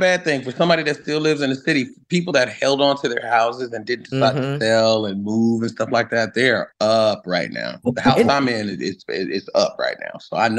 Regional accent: Los Angeles, California, United States; the house that we grew up in, my grandmother bought in 1964. So we had been in the city my whole life. I was born in, I think I was born in Killer King.

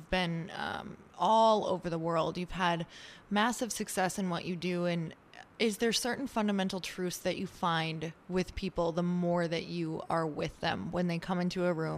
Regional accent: Midwest, United States; now in Los Angeles, United States; I moved from the Midwest to LA. I've been out here for like 4 years.

